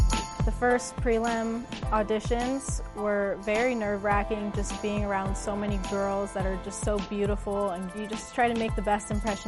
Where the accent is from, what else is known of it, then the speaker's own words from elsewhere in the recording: Oakley, California, United States; I'm from Oakley, California.